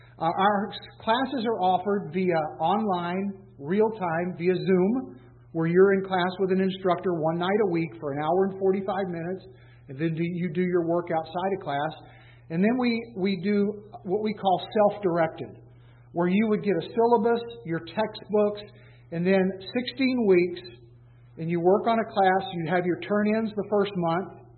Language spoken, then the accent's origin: English; Alabama, United States; now in Wisconsin, United States; I'm ready to get out of Wisconsin personally. I'm from Alabama.